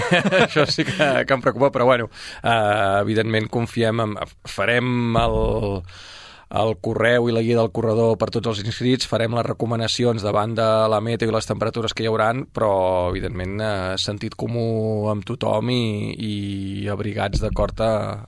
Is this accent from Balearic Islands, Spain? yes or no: no; Sabadell, Catalonia, Spain; els que som ciutadans de Sabadell